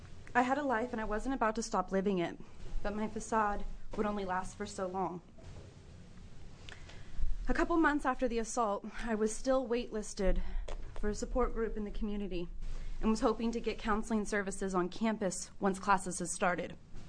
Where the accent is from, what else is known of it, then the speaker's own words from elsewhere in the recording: Coos Bay, Oregon, United States; I'm originally from Coos Bay, Oregon. I'm here to testify in support of Senate Bill 759. I grew up on the outskirts of Coos County.